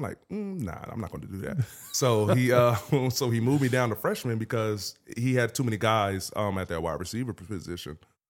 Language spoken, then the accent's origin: English; Glassboro, New Jersey, United States; So I'm from Glassboro, New Jersey, little small town in New Jersey outside of Philly.